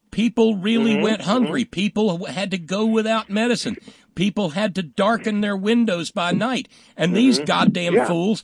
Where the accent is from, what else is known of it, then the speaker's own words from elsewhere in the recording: Alabama, United States; The place where I was born and raised in Alabama, you know, I didn't have family from there.